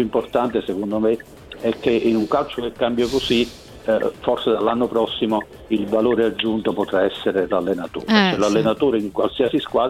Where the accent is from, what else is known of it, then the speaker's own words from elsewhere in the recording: Naples, Campania, Italy; da napoletano, no